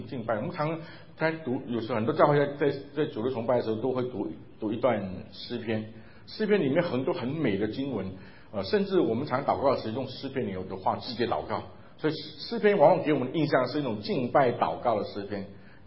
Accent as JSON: {"language": "Chinese", "country": "China", "said": "我们中国人有句话说，家丑不外扬嘛。"}